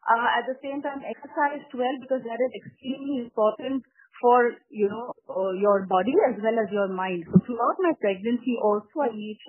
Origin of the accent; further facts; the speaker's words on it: Mumbai, Maharashtra, India; now in Bangalore, India; I'm from Mumbai, born and raised there. And life was pretty much in fifth gear until my husband and I moved with bad baggage and baby to Bangalore in 2013.